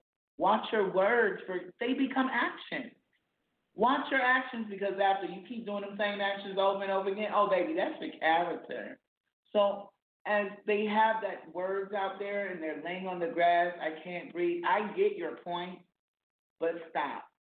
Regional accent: South Carolina, United States; And when I lived in South Carolina, my hometown, I always waited till the children asked me

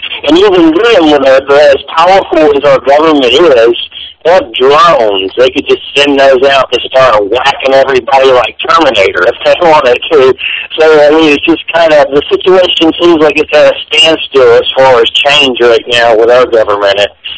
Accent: Georgia, United States; now in Florida, United States; I'm just the way you do it, but I'm also from Georgia.

